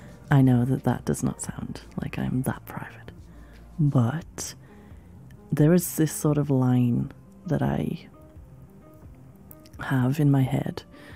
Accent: England, United Kingdom; As an English person, we are incredibly tribal with our accents. And there are some accents that even just from England would turn me off intensely.

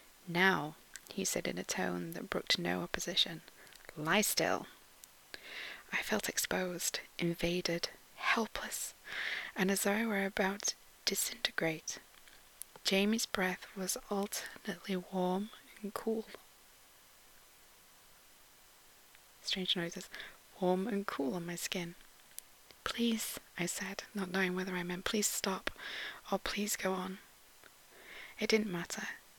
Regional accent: Yorkshire and the Humber, United Kingdom; I'm the same neck of the woods as Rilu. I'm from Yorkshire, Northern England. I'm northeast, maybe.

